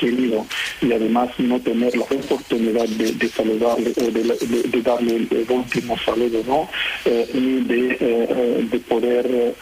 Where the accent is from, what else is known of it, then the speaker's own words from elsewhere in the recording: Catalonia, Spain; si realmente nos sentimos todos unidos como ciudadanos, como catalanes, como españoles